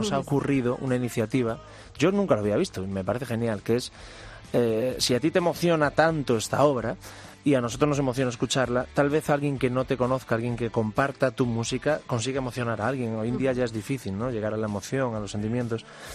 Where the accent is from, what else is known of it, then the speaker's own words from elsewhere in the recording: Galicia, Spain; now in Madrid, Spain; como los gallegos somos de donde pisamos, así que soy un poco de Madrid